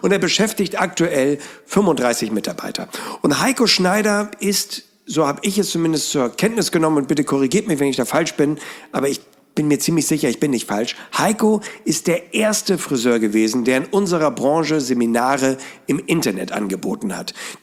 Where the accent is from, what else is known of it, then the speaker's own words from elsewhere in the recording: Hamburg, Germany; in meiner Heimatstadt statt, in Hamburg